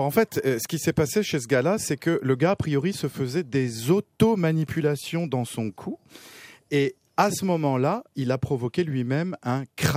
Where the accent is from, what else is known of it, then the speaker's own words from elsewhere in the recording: France; moved away; moi, je viens de la France